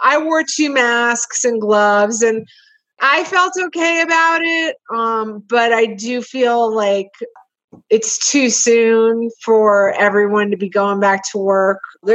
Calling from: Lakewood, Colorado, United States; I am reporting from Lakewood, Colorado, right outside Denver.

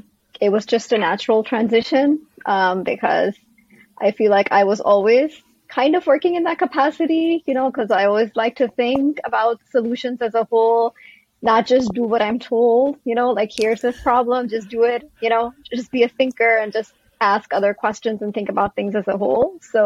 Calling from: New Jersey, United States; I'm tuning in from New Jersey in USA.

